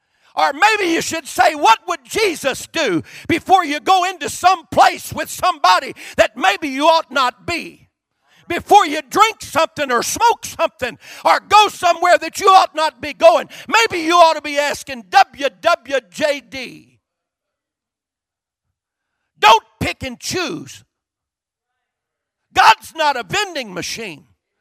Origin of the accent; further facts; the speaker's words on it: United States; And I'm an American.